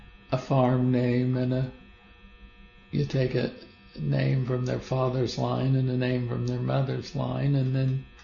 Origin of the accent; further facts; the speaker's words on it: Ozark, Missouri, United States; born or raised there